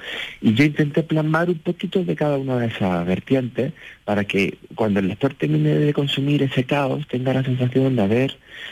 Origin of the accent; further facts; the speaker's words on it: Úbeda, Andalusia, Spain; A Úbeda, mi tierra, mi preciosa ciudad, le pega un tajo, tiene la capa, que es una capa principal.